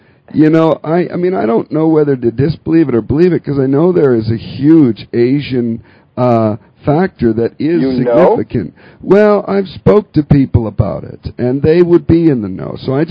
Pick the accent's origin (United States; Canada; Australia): Canada; born there; I'm Canadian. Unfortunately, I can't. I was born in Canada. I'm still Canadian otherwise.